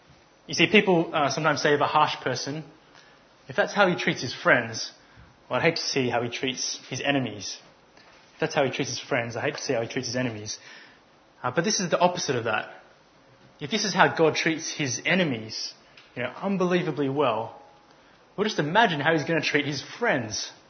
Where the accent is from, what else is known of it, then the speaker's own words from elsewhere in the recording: Australia; I'm from Australia, in case you hadn't noticed